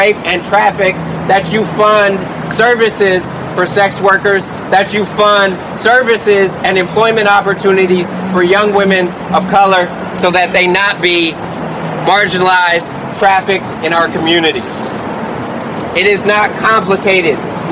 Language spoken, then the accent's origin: English; Oakland, California, United States; also born or lived in San Francisco; I was born San Francisco. We moved to Oakland when I was a week old. I was born and raised right near Eastmont Mall